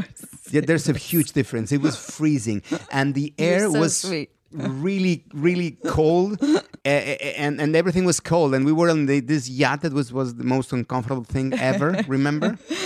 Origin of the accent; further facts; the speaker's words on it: Mexico; I mean, I'm a guy from Mexico.